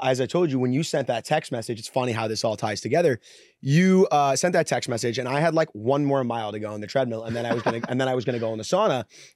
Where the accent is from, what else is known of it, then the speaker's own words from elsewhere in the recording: Long Island, New York, United States; my story is I grew up in Long Island, New York. You know, good upper class, upper middle class family. My father owned an appliance store in Brooklyn.